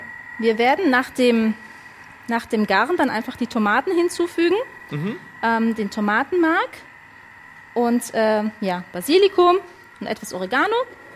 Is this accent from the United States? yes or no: no; Italy; Es ist, nicht nur als Italienerin, also insgesamt, ist das so meine Lieblingsfrucht.